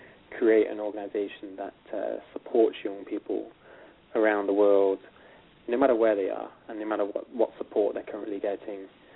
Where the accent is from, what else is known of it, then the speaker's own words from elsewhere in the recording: England, United Kingdom; not what I'm used to, as I'm from England